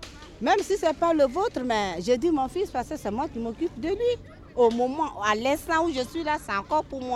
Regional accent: Côte d’Ivoire; Je suis ivoirienne.

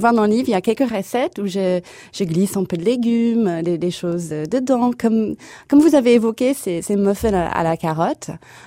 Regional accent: Michigan, United States; French is a second language; now in Paris, France; Je viens du Michigan, je suis américaine.

